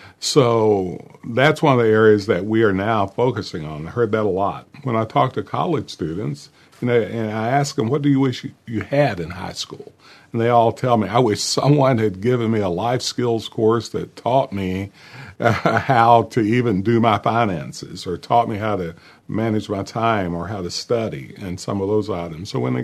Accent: Manchester, Kentucky, United States; I started it out, I should say, in my hometown in Manchester, Kentucky, February 1st.

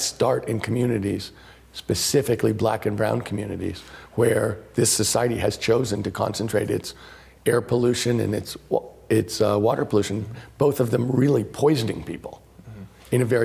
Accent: California, United States; I've been up and down the San Joaquin Valley in my home state of California.

